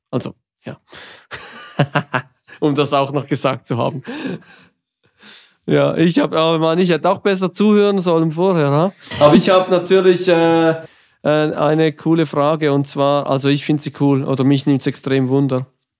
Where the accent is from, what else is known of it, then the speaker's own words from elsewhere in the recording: Switzerland; weil ich bin ja Schweizer.